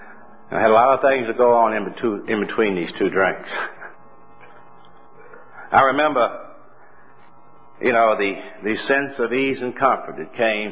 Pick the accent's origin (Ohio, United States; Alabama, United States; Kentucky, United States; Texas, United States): Kentucky, United States; Louisville; born there; I was born in Louisville, Kentucky, and I came from a very poor family.